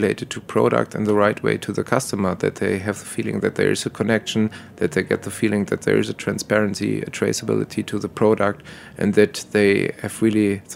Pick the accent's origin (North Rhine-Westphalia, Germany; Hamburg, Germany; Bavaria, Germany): North Rhine-Westphalia, Germany; Düsseldorf; English is a second language; basically in my hometown, Düsseldorf, there's the biggest Japanese group outside from or in Germany